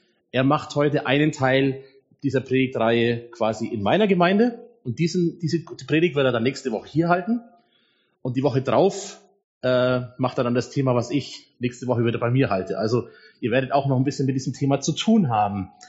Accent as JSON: {"language": "German", "town": "Augsburg", "region": "Bavaria", "country": "Germany", "tie": "born there", "said": "Bin gebürtiger Augsburger, bin dann in Marburg zum Studium gewesen, von da aus nach Oberfranken in die erste Stelle für 2 Jahre. Dann war ich 13 Jahre im Ruhrgebiet, mitten im Kohlenpott in Mühlenhahn an der Ruhr als Pastor. Und seit 1,5 Jahren bin ich jetzt hier in Wolfratshausen"}